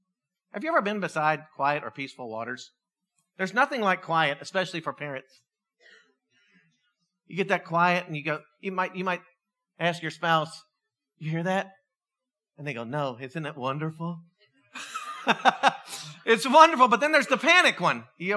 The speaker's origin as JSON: {"language": "English", "region": "Pennsylvania", "country": "United States", "tie": "born or raised there", "moved": "yes", "lives_now": "Texas, United States", "said": "I was born in Texas. And so I got that going for me. I've been in Texas for 31 years. I grew up in Pennsylvania."}